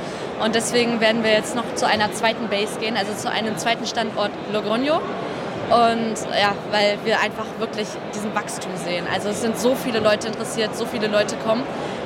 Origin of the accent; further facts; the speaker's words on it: Bremen, Germany; ich bin aus Bremen